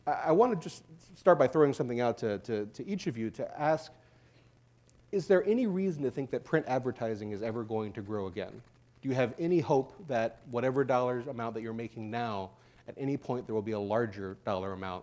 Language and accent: English; United States; I am from the United States, but I am a great Canadaphile.